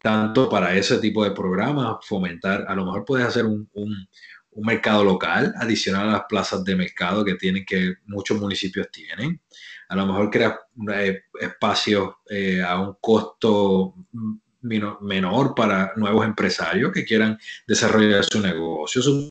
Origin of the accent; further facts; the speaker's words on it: Cabo Rojo, Puerto Rico; Y toda mi vida crecí en Cabo Rojo, en ese espacio.